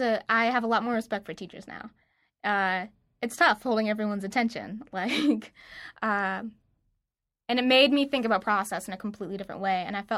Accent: Carrollton, United States; Carrollton was a really cool place to grow up.

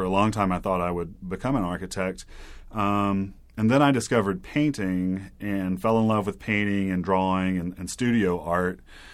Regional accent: Hattiesburg, Mississippi, United States; now in Tuscaloosa, United States; Well, I was born in Hattiesburg in 1978 and grew up there, went to college at the University of Mississippi, later went to University of Alabama. But Hattiesburg, yeah, that was about 18 years of my life spent there.

